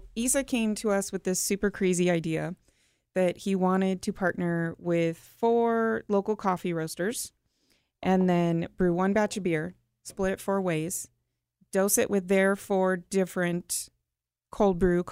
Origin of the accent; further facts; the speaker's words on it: Huntington Beach, California, United States; I'm from Huntington Beach.